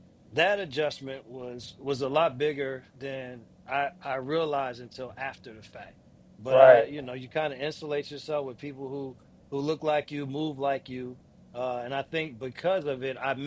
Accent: East Orange, New Jersey, United States; I grew up in East Orange, New Jersey.

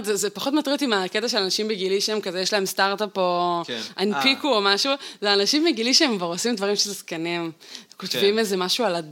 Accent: Northern District, Israel; גדלתי בגליל

